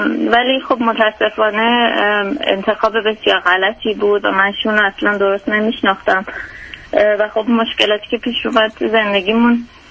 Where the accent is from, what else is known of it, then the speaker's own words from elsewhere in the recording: Iran; moved away as an adult; الان نزدیک به 7 سال هستش که من از ایران اومدم و توی هم اینجا زندگی میکنم.